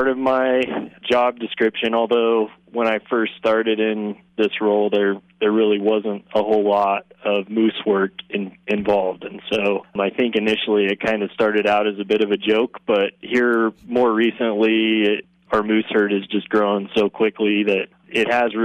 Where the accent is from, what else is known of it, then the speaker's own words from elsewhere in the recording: Imbler, Oregon, United States; So I grew up in Northeast Oregon, a little community called Imbler, which is in Union County.